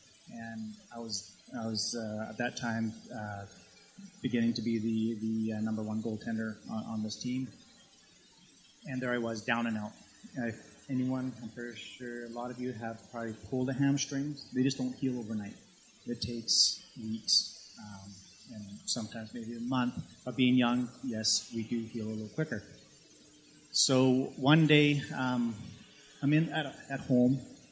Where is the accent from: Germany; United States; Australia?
Australia; Queensland; Growing up on the Sunshine Coast, very active in sports